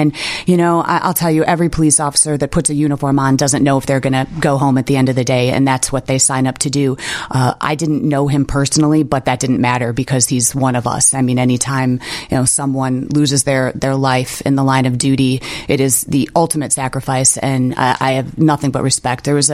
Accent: Aurora, United States; You know, well, I'm born and raised in Aurora. I've never left there.

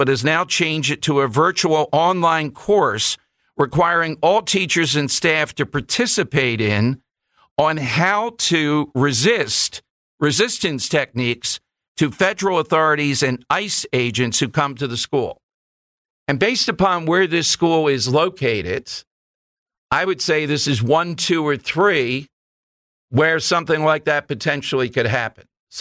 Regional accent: Philadelphia, Pennsylvania, United States; I don't know if other ethnic groups cover stuff in plastic, but growing up in South Philly...

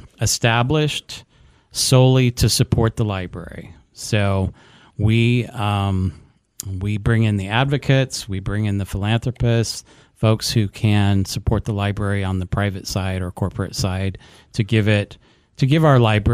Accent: Inland Northwest, United States; I am born and raised in the Inland Northwest and have lived in Montana for almost 25 years

